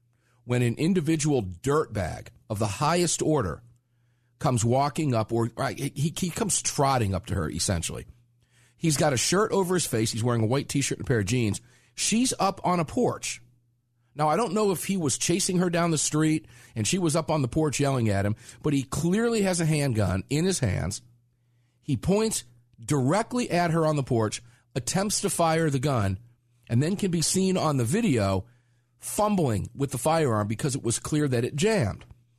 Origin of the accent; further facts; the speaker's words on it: Florida, United States; moved away; from the state of Georgia, for example, as I came from Florida. And when I relocated in 05, I hated it.